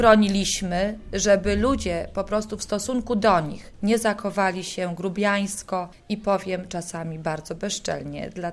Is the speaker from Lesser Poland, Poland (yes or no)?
yes; Lesser Poland, Poland; bo ja pochodzę z krakowskiego i mam taką właśnie chyba duszę trochę mojej babci